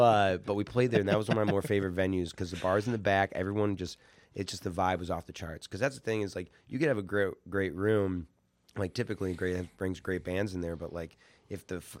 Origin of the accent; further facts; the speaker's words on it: Watertown, United States; There's some even like my town in Watertown, my hometown.